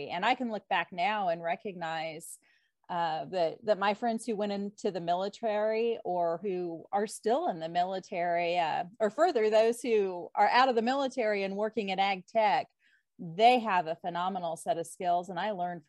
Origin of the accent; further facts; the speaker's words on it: Kansas, United States; we raised and milked Holstein cows, and that was predominantly what was raised where I grew up in Kansas.